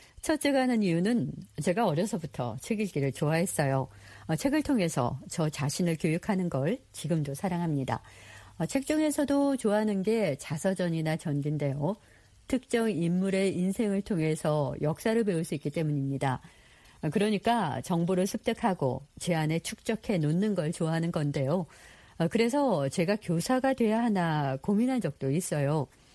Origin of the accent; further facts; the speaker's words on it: California, United States; also born or lived in Glendale; 저는 서부 최대 도시인 로스앤젤레스 근교 글렌데일에서 태어나서 오렌지 카운티에서 자랐고요.